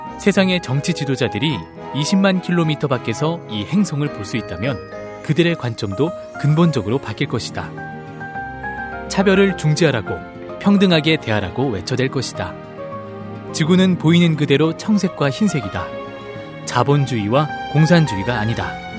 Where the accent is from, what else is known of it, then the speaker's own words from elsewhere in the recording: Seoul, South Korea; 저는 따뜻한 서울 남자